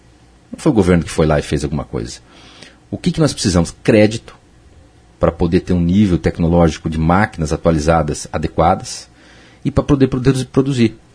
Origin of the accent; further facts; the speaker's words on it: Paraná, Brazil; A região oeste, de onde eu venho, é a maior taxa de crescimento desde 2011